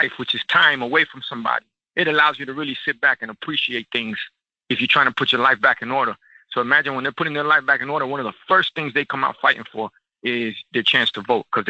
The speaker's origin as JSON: {"language": "English", "country": "United States", "said": "being Cuban American, I was already born politically incorrect"}